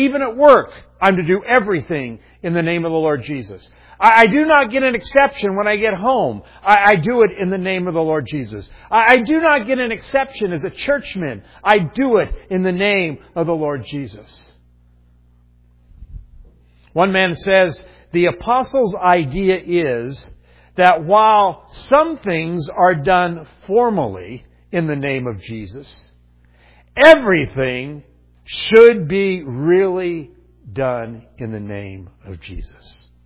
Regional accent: Indiana, United States; born or raised there; now in Michigan, United States

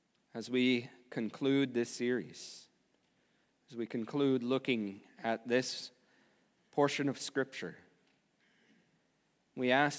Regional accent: United States; As an American, we take the 4th of July off, where the Declaration of Independence was signed, and therefore the U.S. was established.

